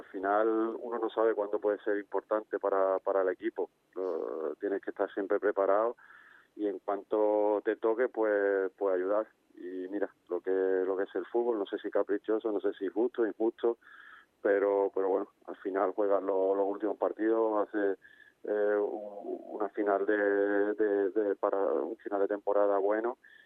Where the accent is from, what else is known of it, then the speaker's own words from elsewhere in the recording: Seville, Andalusia, Spain; yo soy canterano del Sevilla, que soy sevillano, que soy sevillito